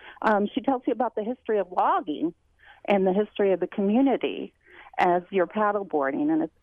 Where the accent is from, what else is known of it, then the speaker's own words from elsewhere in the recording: Wisconsin Rapids, Wisconsin, United States; also born or lived in Fond du Lac; now in Kentucky, United States; I was born in Fond du Lac, and I moved through the years and grew up in Wisconsin Rapids.